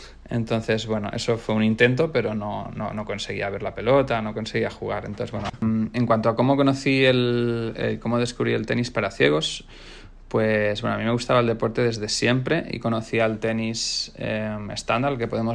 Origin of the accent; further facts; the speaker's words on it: Balearic Islands, Spain; born there; Yo nací en Mallorca.